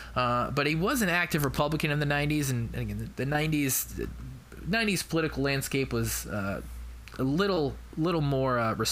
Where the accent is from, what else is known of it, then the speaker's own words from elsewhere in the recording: Albany, New York, United States; I am going to be heading back to my hometown of Albany, New York